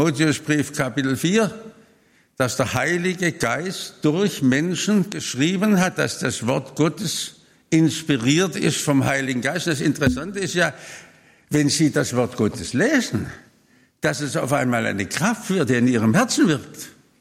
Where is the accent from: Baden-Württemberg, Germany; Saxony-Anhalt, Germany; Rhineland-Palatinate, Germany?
Baden-Württemberg, Germany; Ich bin ja aufgewachsen in Württemberg im schwäbischen Pietismus.